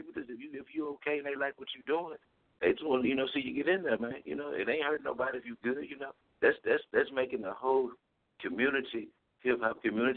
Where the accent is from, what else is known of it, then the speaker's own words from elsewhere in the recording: Houston, Texas, United States; I'm from Houston, Texas.